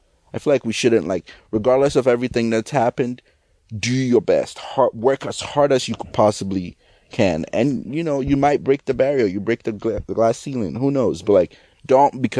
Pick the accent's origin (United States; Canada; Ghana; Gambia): Ghana; And, you know, I'm not American, like, I'm Ghanaian, and I would be pissed.